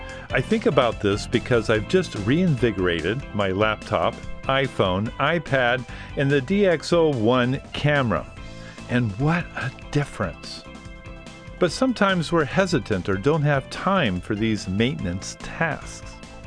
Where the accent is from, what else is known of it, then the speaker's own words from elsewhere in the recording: California, United States; But I'm Californian, and I was afraid that, you know, a lot of people just wouldn't relate.